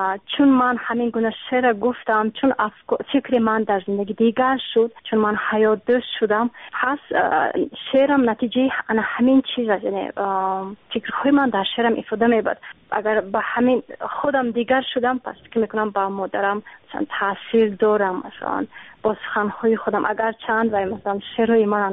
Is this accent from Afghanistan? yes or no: no; Uzbekistan; ما در وطن خودم هستیم.